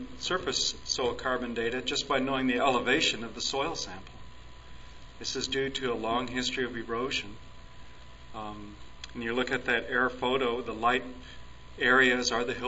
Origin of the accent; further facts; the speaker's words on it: Iowa, United States; I'm from Iowa, so we talk a lot about corn